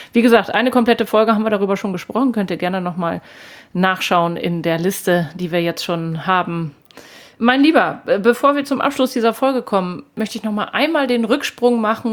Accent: Northern Germany, Germany; ich als Norddeutsche muss mich ja immer da nochmal wieder reinfinden

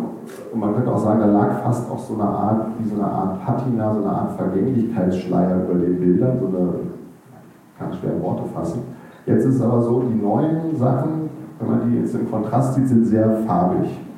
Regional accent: Hanover, Lower Saxony, Germany; Ich komme aus Hannover, da war das so, da macht man sich ein rotes Sofa so zwischen die Stahlrohre.

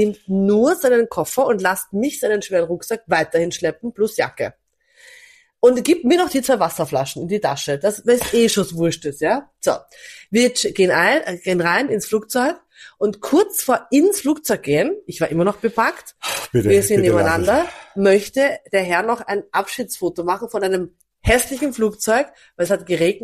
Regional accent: Vienna, Austria; Ich bin Wienerin.

